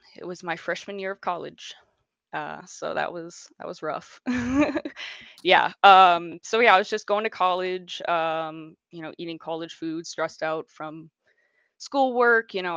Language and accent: English; Southern United States, United States; now in Washington State, United States; I'm originally from the South, moved around quite a lot.